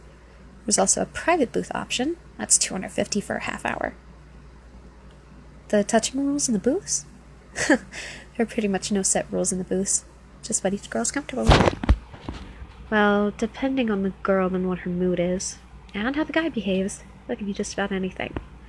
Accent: United States; accent: no southern drawl; now in Tennessee, United States; Yeah, no southern drawl. I don't sound like I come from Tennessee, do I? Well, yeah, you're right about that. I moved here about 3 years ago.

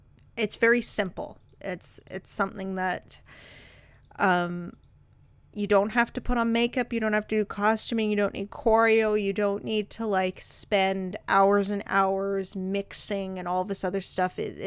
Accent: Canada; And then I think I've mentioned I'm Canadian.

